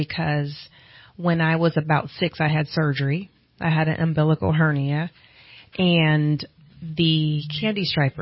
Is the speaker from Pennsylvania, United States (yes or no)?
no; California, United States; born or raised there